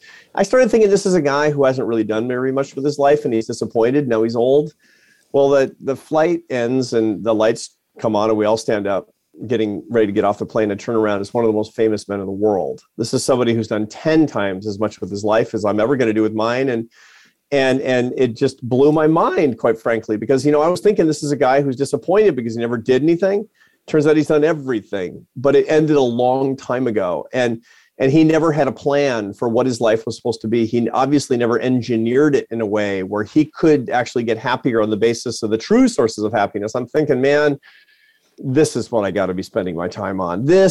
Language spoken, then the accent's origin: English; Seattle, Washington, United States; Matt doesn't sound like he's from Seattle. It's my hometown